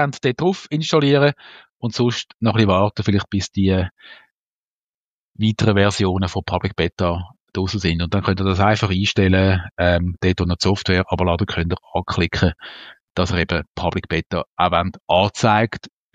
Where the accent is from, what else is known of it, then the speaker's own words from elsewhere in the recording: Zurich, Switzerland; Wir als Zürcher sind natürlich wenig beeindruckt von Google-Gebäuden, weil ganz Zürich ist voll pflastert mit Google-Gebäuden.